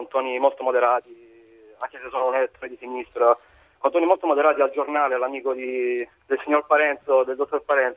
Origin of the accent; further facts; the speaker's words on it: Milan, Lombardy, Italy; sono di Milano, non ho visto.